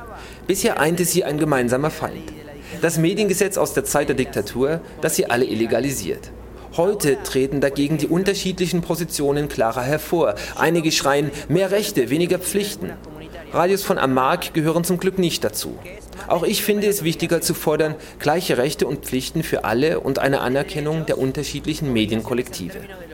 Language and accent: German; Argentina; da muss selbst ich als Argentinier sagen, ich weiß es nicht.